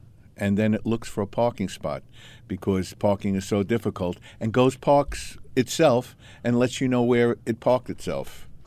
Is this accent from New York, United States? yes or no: yes; Valley Stream, New York, United States; my mom and dad are no longer with us, but I grew up in Valley Stream, and I had a Thunderbird. A 1958 Thunderbird.